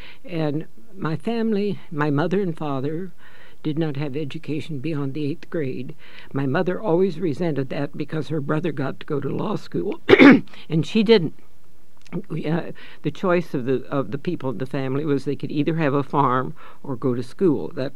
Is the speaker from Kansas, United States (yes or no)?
yes; Jamestown, Kansas, United States; Well, I was born in 1916 in Jamestown, Kansas, on my grandfather's homestead.